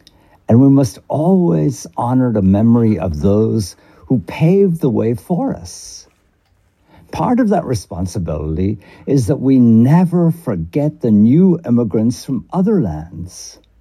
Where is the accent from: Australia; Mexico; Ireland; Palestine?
Ireland; now in United States; I'm from Ireland. I wrote it. That makes it Irish.